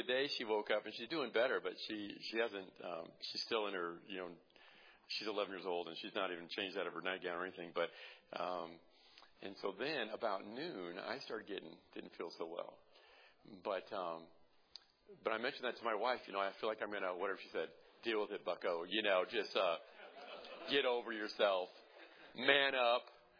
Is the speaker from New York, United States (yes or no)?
no; Illinois, United States; We're from the People's Socialist Republic of Illinois.